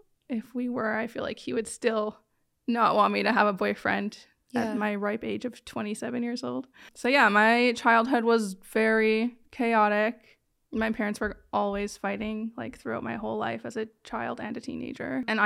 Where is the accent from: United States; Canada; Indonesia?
Canada; Western Canada; I'm from Western Canada